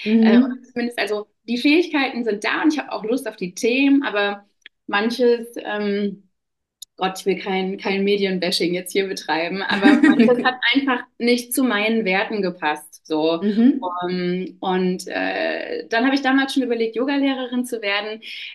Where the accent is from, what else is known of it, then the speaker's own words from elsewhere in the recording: Leipzig, Saxony, Germany; moved away as an adult; also born or lived in Munich; now in Berlin, Germany; Ich komme ursprünglich aus Leipzig und bin dann nach dem Studium beruflich quasi ausgewandert über mehrere Stationen, München, dann nach Berlin gekommen.